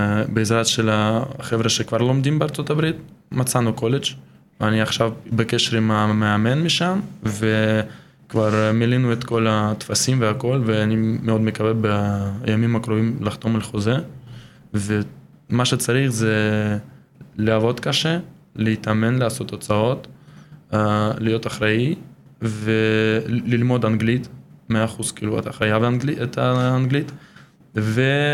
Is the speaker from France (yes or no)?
no; Russia; now in Israel; הגעתי מרוסיה, מעיר קטנה גם